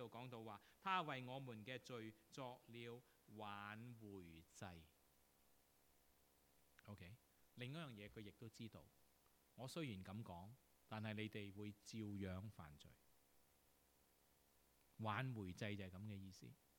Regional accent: Guangdong, China; 那我们广东人就什么啊？有拖没欠上等人

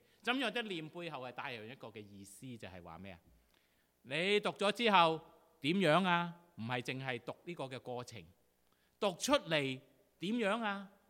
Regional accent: China; 我哋中國人好多時就係咁樣，往往以為插手唔理嘅話

